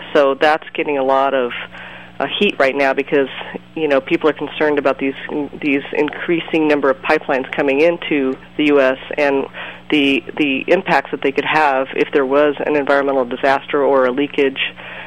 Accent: United States; being an American, I really woke up to the fact that the hard reality that we get the majority of our oil from Canada.

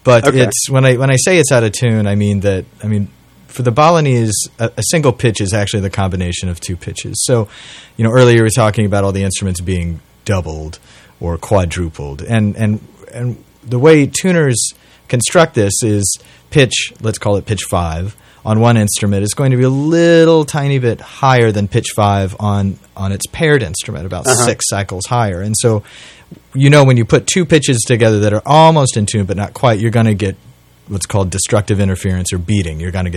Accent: Kansas City, Missouri, United States; Well, I grew up in Kansas City playing jazz, and then went to a weird little liberal arts school in Western Massachusetts, came back to Kansas City, was playing jazz, studying in the conservatory.

